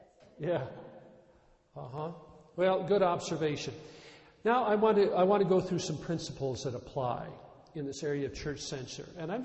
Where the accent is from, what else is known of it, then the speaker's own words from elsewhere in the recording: Wisconsin, United States; also born or lived in Kansas City, Missouri; but I remember growing up in Wisconsin. And in Missouri, we were in an interesting place in Kansas City also